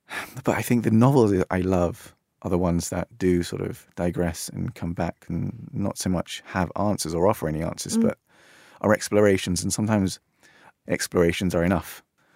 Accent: London, United Kingdom; the experience of growing up in London. London to me is language, it's music.

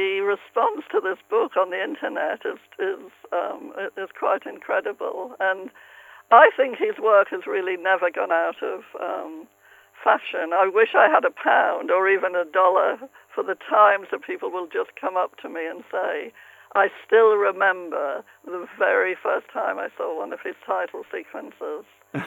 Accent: North East England, United Kingdom; and I come from England, obviously, enjoyed talking about my life in a pit village in the northeast

